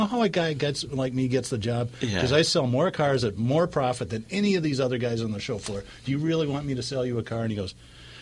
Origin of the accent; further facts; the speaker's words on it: Lexington, Massachusetts, United States; also born or lived in Pawtucket; Well, I was born in Pawtucket, grew up in Lexington, spent all my summers in Rockland.